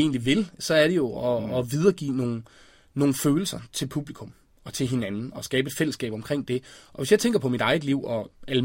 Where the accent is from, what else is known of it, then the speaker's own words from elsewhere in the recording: West Jutland, Denmark; da jeg voksede op i Vestjylland, og da jeg sad derovre og kiggede mod København